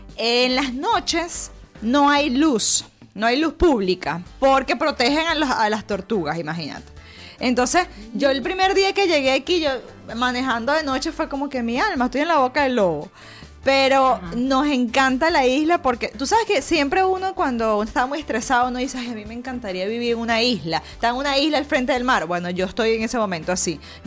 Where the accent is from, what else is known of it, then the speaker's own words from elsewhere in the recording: Barinas, Venezuela; yo soy de Barinas, mi amor, a mí me encanta un lugar chiquito